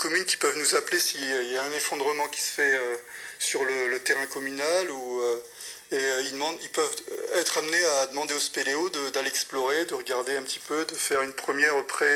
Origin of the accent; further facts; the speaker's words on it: Hauts-de-France, France; moved away as an adult; je suis arrivé dans la région parce que je suis originaire du Nord.